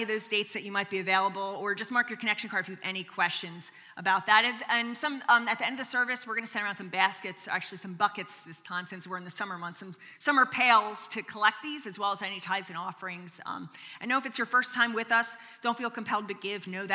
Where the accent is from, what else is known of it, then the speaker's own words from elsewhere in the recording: Pennsylvania, United States; I grew up in Pennsylvania, and one of the kind of annual traditions for my family was to vacation to Florida.